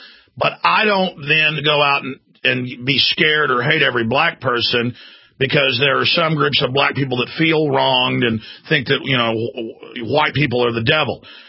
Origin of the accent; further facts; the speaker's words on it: Dallas, Texas, United States; I mean, I grew up in Dallas, black friends, you know, whole nine yards, and I never really heard a lot of race stuff.